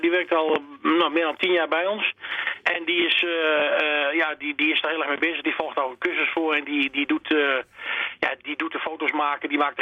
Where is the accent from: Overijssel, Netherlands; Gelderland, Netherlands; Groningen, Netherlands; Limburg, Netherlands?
Overijssel, Netherlands; Enschede; Ja, ik ben een echte tukker, ik kom uit Enschede